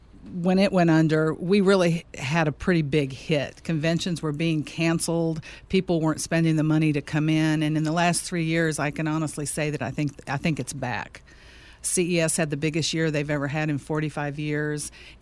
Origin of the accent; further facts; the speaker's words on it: Dallas, Texas, United States; also born or lived in Corpus Christi; now in Las Vegas, United States; I grew up in Dallas, but I moved to Las Vegas from Corpus Christi.